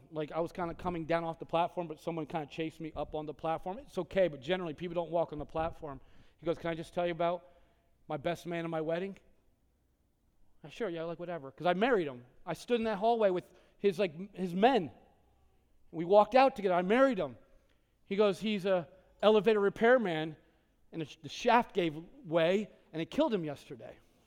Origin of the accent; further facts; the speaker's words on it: New Jersey, United States; I'm from North Jersey. I know when it's going down.